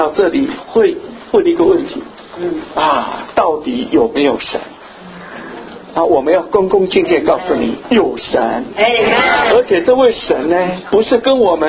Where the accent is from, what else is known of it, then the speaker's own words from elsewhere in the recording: China; 人虽然像我们中国人啊